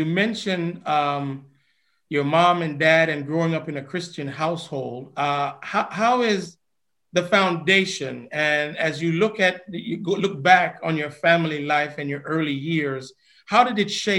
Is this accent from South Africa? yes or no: no; Kingston, Jamaica; also born or lived in Trinidad and Tobago; when I was a youngster growing up in Kingston, Jamaica, and also living in Trinidad and Tobago.